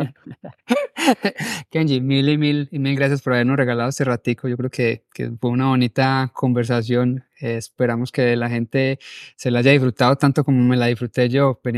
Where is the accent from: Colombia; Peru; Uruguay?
Colombia; Y yo creo que eso es lo que nos hace falta como que interiorizar y creérnosla como colombianos.